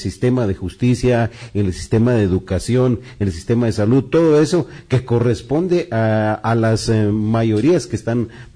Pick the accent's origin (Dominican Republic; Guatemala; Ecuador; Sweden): Guatemala; todos somos guatemaltecos y en eso estamos de acuerdo